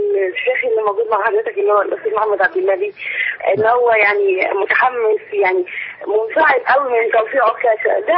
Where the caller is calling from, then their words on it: Cairo, Cairo Governorate, Egypt; من القاهره